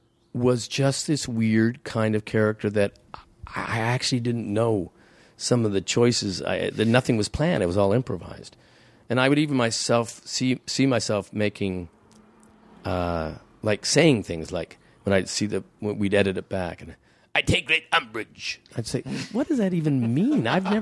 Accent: Hamilton, Ontario, Canada; there was a guy I knew on this when I grew up in Hamilton. He had a voice that would go high and then low. He was a neighbor.

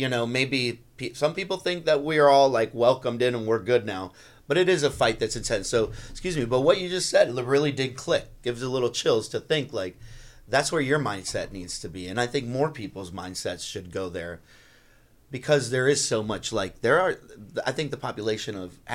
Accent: Florida, United States; I mean, we grew up in South Florida, I would think most of us, you know?

